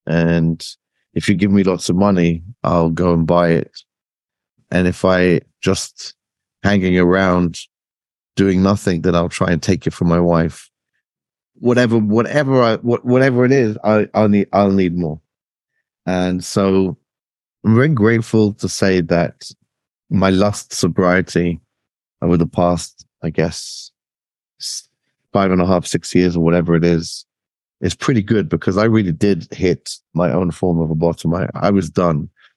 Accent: England, United Kingdom; accent: English; I'll do it in my original English accent, probably best.

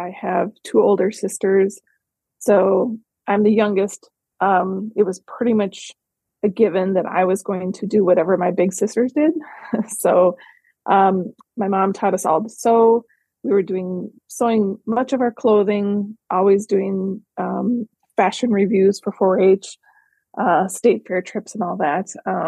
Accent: Minnesota, United States; Yep, I'm born and raised in West Central Minnesota. So right now I'm in central Minnesota, pretty much right in the middle of the state.

